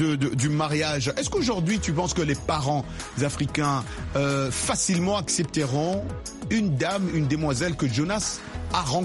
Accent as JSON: {"language": "French", "country": "United States", "said": "Moi je suis américain, mais je suis attaché à mes traditions africaines."}